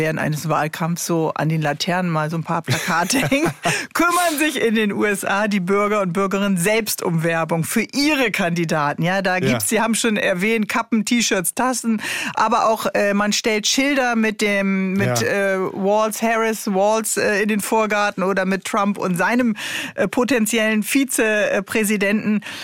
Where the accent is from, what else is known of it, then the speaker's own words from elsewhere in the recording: Bremen, Germany; Also meine Heimat ist Bremen, da weiß also eigentlich wirklich jeder.